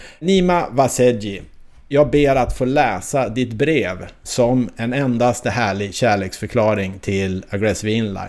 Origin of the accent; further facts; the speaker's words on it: Stockholm County, Sweden; Och sedan den dagen var jag ensam varg i min hemort utanför Stockholm.